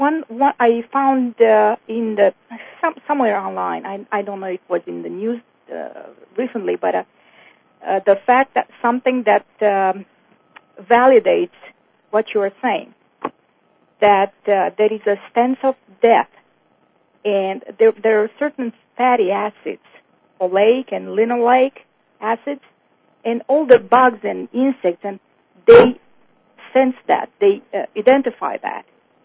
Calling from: New York, United States; I'm calling from New York, and I have a few things to say and one big request

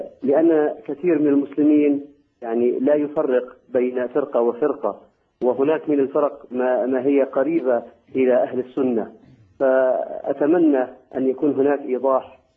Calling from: Denmark; من الدنمارك.

